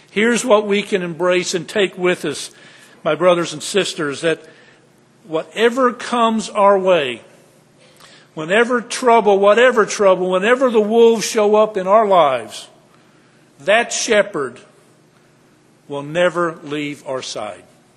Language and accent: English; Texas, United States; You know, I grew up in Texas where primarily it was cattle and beef.